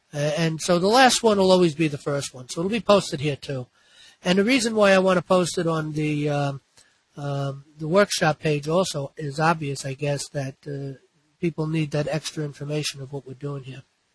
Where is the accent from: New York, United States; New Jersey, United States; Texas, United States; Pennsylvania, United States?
New York, United States; I happen to know because I'm from the Bronx and I've been in Bergen County many times.